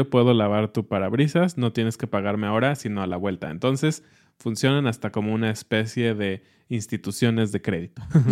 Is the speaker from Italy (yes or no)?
no; Mexico; que para ellos son extrañas y que para nosotros como mexicanos son como... pues es normal, ¿no?